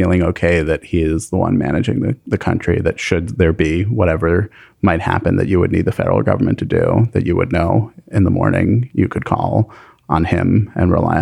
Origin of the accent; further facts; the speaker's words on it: New York City, New York, United States; I grew up in New York.